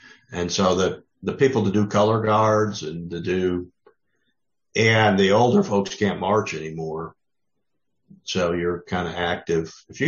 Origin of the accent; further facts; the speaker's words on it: North Dakota, United States; But yeah, I grew up in North Dakota too.